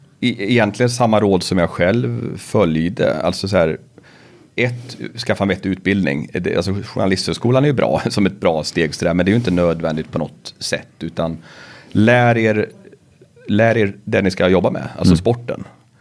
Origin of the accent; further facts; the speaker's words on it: Karlstad, Värmland, Sweden; Jag hade varit lite på lokalradion och så där hemma i Karlstad.